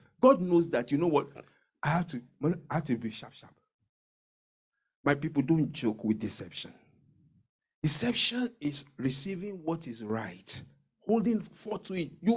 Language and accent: English; Nigeria; He knew I'm from Nigeria.